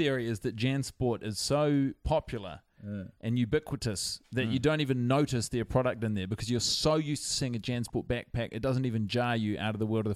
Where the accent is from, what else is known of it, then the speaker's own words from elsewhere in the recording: New Zealand; I'm not from Germany. I'm from New Zealand.